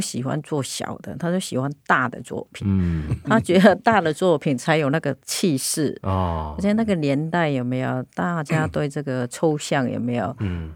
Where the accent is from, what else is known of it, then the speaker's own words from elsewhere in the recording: Hong Kong; 包括我这个从香港来的有没有，那你接触他久了有没有，你就觉得这位老先生真的是非常非常的了不起